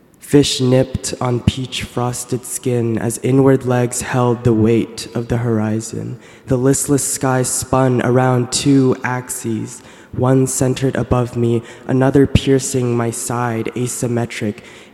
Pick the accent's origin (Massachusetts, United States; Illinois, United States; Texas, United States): Massachusetts, United States; Boston; I'm the National Student Poet of the Northeast, and I am from Boston.